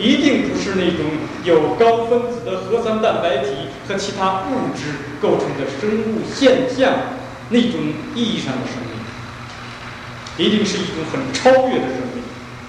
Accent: Lankao, Henan, China; 我的老家在河南省兰考县，我们那个村子又是兰考县最贫穷的一个村子

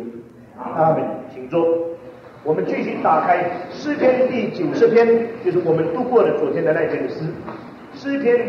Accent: China; 这个话语我们中国人的思想非常的靠近，人生70古来寻。

